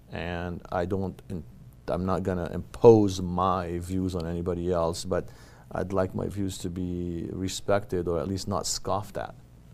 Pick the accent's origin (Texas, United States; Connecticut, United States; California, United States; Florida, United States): California, United States; So I grew up in the Bay Area, in the East Bay, and I skied right up here. And I used to come down and party in Reno.